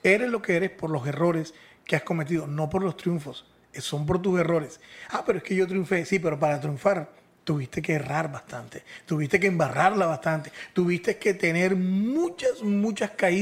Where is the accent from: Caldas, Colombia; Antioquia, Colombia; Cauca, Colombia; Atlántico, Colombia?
Atlántico, Colombia; Barranquilla; nosotros somos de Barranquilla, estamos en Barranquilla, estamos en Colombia